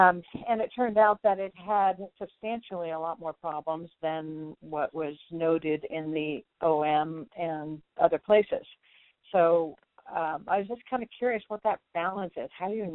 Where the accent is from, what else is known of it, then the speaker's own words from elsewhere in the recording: California, United States; I'm the one from California, not Texas.